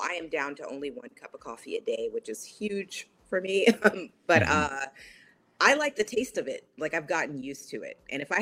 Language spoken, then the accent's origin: English; Louisville, Kentucky, United States; I'm from Louisville, Kentucky, but I live in Brooklyn.